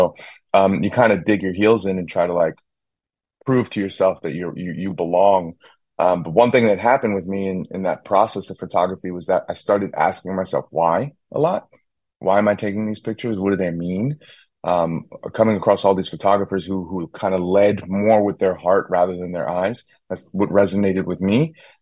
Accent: New York, United States; just because it feels like home, what I remember growing up in New York to be, which was Bruce Davis's Subway.

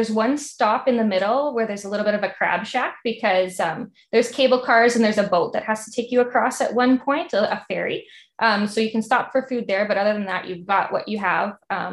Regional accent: Saskatchewan, Canada; It doesn't even feel like I'm from Saskatchewan, but it doesn't feel like you're in Canada.

